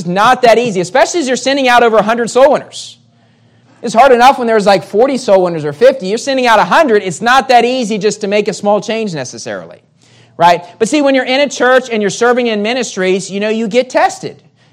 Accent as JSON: {"language": "English", "region": "West Virginia", "country": "United States", "tie": "born or raised there", "lives_now": "Manila, Philippines", "said": "I mean, I grew up in West Virginia. Living in Metro Manila is not the first thing of places I would choose to live. It's very different than West Virginia, right?"}